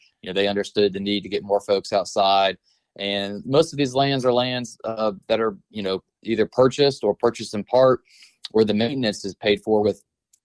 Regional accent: the Carolinas, United States; growing up in the Carolinas, you know, neither state offered Sunday hunting.

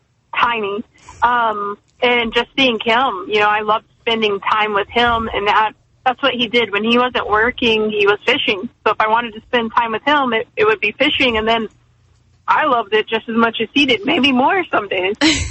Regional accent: Fort Worth, Texas, United States; Yep, I'm from Texas, born and raised in a town called Fort Worth, Texas, which is just west of Dallas.

